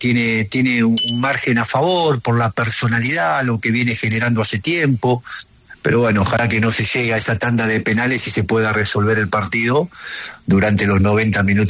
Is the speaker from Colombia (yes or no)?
no; Argentina; Como argentino, feliz de jugar otra Copa del Mundo